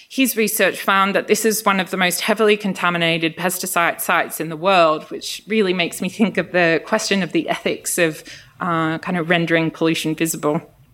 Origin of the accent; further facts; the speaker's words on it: Australia; accent: Australian; first language Greek; English is a second language; And so although Greek is my first language, it bears a kind of thick Australian accent on top of it.